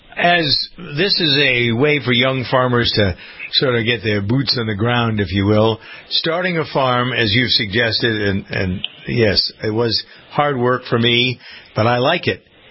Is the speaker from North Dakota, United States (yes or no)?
no; Framingham, Massachusetts, United States; I'm from Framingham, Massachusetts, nearby town of Lincoln, had a community-operated farm